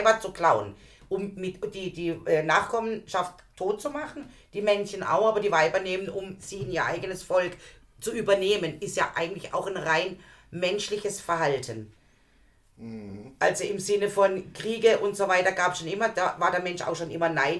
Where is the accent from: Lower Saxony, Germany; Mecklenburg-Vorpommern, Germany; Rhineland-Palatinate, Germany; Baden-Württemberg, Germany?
Baden-Württemberg, Germany; Weil; born there; Also ich bin jetzt ja hier in Weil geboren, weil meine Eltern nach Weil gezogen sind.